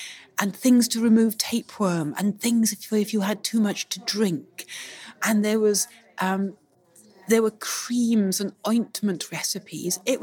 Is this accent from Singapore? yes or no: no; Scotland, United Kingdom; born there; I was born in Scotland, so for me, it was like a dream.